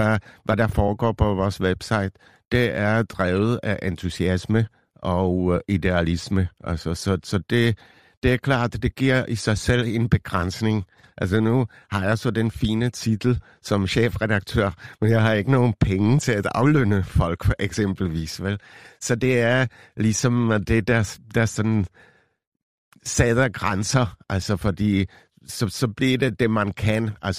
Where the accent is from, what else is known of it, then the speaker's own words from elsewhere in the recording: Czechia; now in Denmark; nu kommer jeg selv fra Tjekkiet.